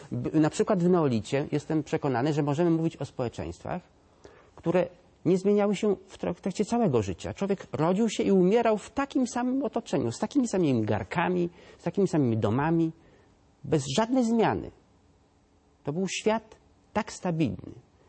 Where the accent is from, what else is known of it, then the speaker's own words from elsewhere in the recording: eastern Poland, Poland; Przepraszam tutaj, ale sam jestem ze Wschodniej, więc mogę mówić.